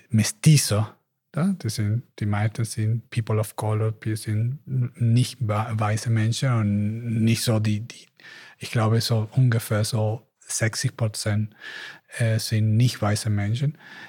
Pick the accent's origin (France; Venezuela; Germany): Venezuela; German is a second language; aber ich komme aus Venezuela und für mich dieser strukturelle Rassismus sehr, sehr wichtig ist.